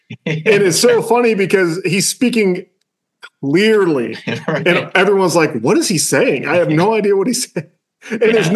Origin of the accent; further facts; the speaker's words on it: United States; But that's because I'm an American and they're Irish, and they just have a different accent than